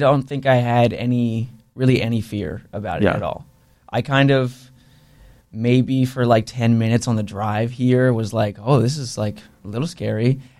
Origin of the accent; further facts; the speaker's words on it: Jacksonville, Florida, United States; I do feel fortunate that I grew up in Avondale, like Riverside, Murray Hill are all kind of connected.